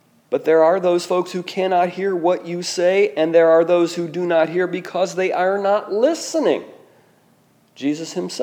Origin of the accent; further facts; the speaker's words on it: Rushville, Indiana, United States; I mean, some of you know I'm from Rushville, Indiana, and that's certainly a strike against anyone.